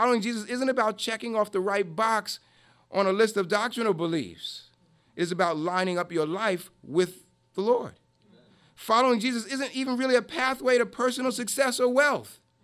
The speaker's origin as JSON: {"language": "English", "region": "New York", "country": "United States", "said": "now I'm saying, did you hear that I'm from New York?"}